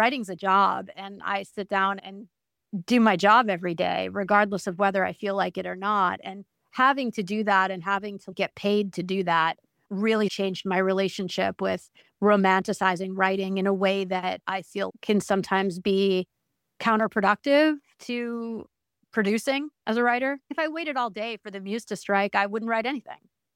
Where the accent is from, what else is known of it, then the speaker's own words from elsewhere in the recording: New York, United States; also born or lived in Los Angeles; I lived in LA for a long time, and I lived in LA for 11 years, and I grew up in New York.